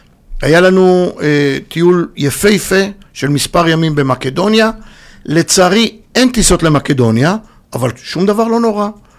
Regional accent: Kfar Saba, Central District, Israel; אז אני יליד כפר סבא, בוא נגיד, מסלול נורמלי של כל נער וילד במדינת ישראל

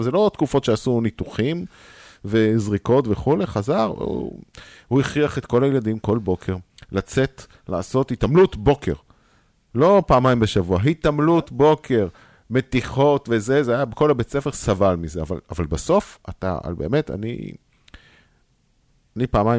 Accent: Kiryat Motzkin, Haifa District, Israel; כשאני הייתי ילד, אני ילד קרייתי, גדלתי בקרית מורצקי

